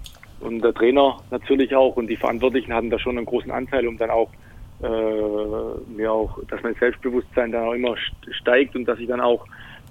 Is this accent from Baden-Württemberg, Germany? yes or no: yes; Bönnigheim, Baden-Württemberg, Germany; in meinem Heimatort in Bönnigheim, knapp 90 Kilometer von Mannheim entfernt